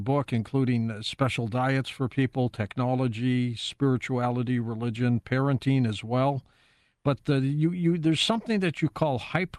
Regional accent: Detroit, Michigan, United States; I grew up in Detroit and loved watching the Michigan Wolverines play their Saturday football games all the time.

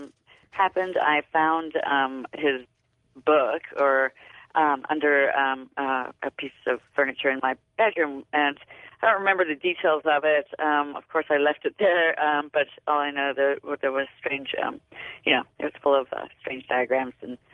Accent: South Africa; now in Carlsbad, United States; I was about 15 years old. I grew up in South Africa

